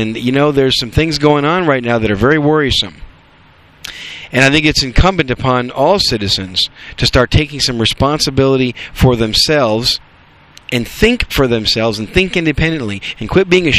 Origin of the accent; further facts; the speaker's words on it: Green Bay, Wisconsin, United States; now in Dallas, United States; But I'm a Yankee. I was raised in Wisconsin, and I was raised in the Green Bay area.